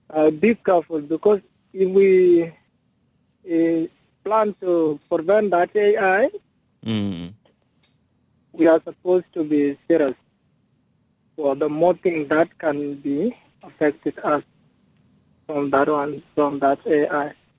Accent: Warrap, South Sudan; from Warap.

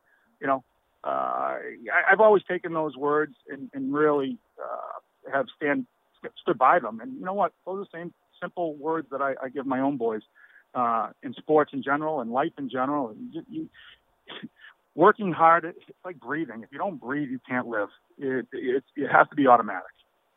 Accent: Charlestown, Massachusetts, United States; also born or lived in Billerica; my parents are all originally from Charlestown, grew up there. That's where I started my youth hockey, you know, and then they moved my brother and I up to Billerica.

